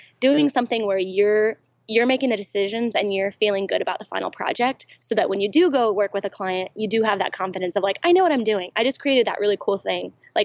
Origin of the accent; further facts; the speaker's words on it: Bowling Green, Kentucky, United States; also born or lived in California / Syracuse, New York; So we were born in California, but we grew up in Syracuse, New York. Go Syracuse, go Big Orange. And then we grew up in Bowling Green, Kentucky.